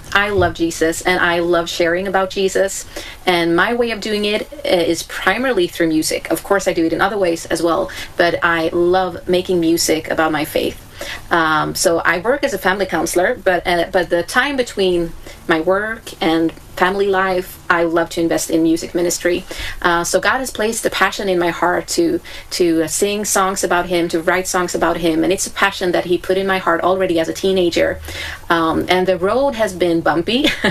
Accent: Sweden; I was, yes. Born and raised in Sweden.

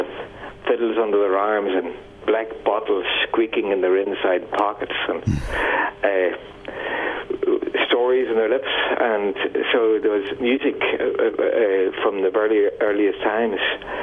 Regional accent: Ireland; I suppose a young lad growing up in Ireland at the time

